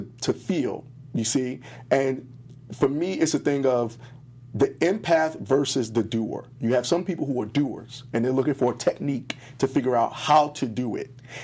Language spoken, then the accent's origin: English; New York, United States; I mean, I'm from New York, so the people who I hang around, they're all theatrical and theater-based actors.